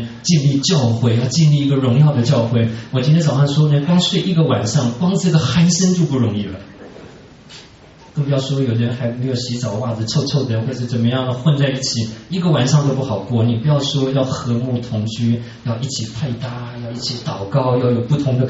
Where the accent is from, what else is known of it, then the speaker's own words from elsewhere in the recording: China; 明明我们是外国人，可是我们看到美国人都叫他们老外